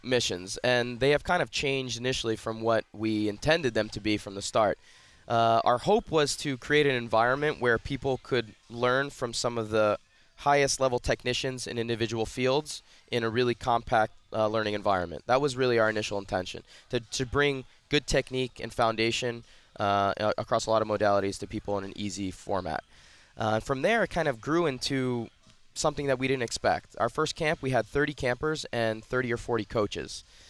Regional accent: New Jersey, United States; moved away as an adult; also born or lived in California; I grew up in New Jersey, just outside of the city, and I was fortunate enough to get a scholarship to Stanford University, so I moved out west for college.

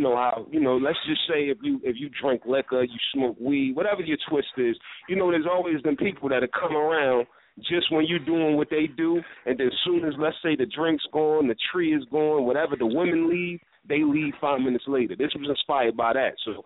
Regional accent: Brooklyn, New York, United States; also born or lived in Philadelphia; Born and raised, man. Born, actually, you know what's funny? I was raised in New York and Philly the same amount of time, about 15 years in both places.

